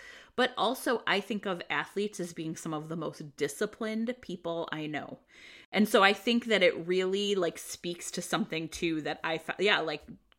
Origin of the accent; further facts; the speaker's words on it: United States; because I'm a capitalist and I grew up in America.